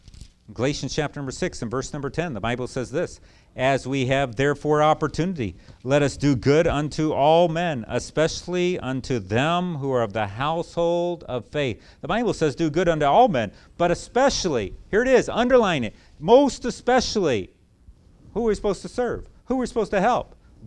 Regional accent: Chicago, Illinois, United States; I'm from Chicago there, so I was watching the Chicago Bears sometimes

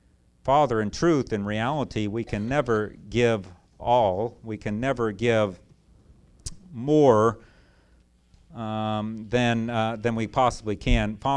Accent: Chicago, Illinois, United States; I'm from Chicago there, so I was watching the Chicago Bears sometimes

